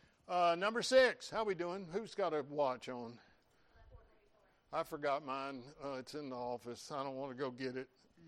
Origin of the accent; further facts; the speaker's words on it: Florida, United States; I'm thinking, I'm from Florida. We need 1 inch a week just to let the grass grow.